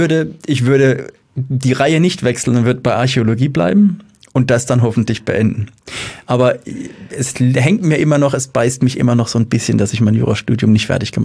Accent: Mannheim, Baden-Württemberg, Germany; Also es war immer so, man wurde immer angeschaut, als hätte man Lepra, wenn man gesagt hat, man kommt aus Mannheim.

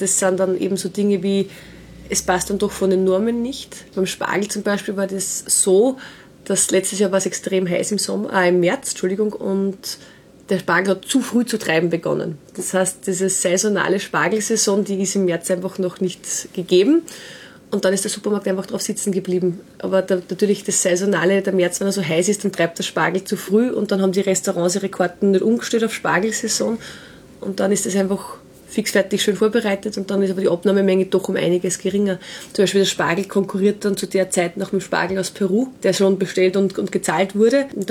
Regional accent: Steyr, Upper Austria, Austria; wir sind aus Steyr. Mhm. Das Elternhaus steht aber genau über der Grenze in Niederösterreich. Wir identifizieren uns aber beide in Steyr, weil wir da einfach groß geworden sind.

